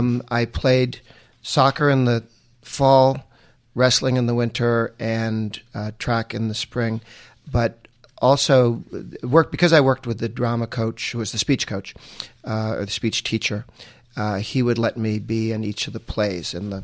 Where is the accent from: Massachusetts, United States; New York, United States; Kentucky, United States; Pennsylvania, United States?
Massachusetts, United States; Weston; And I grew up in Weston, went to grade school and high school there